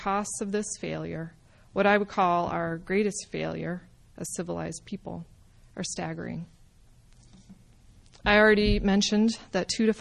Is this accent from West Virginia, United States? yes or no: no; Tucson, Arizona, United States; The water supplies for Las Vegas, or my hometown of Tucson, would be two good examples of that in our country.